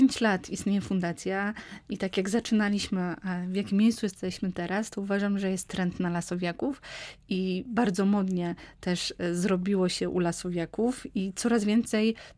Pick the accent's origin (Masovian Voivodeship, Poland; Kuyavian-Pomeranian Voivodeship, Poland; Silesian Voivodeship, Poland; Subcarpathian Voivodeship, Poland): Subcarpathian Voivodeship, Poland; Trześń; Ja, że jestem z Trześnia, czyli gmina Gorzyce, czy jestem związana z powiatem tarnobrzeskim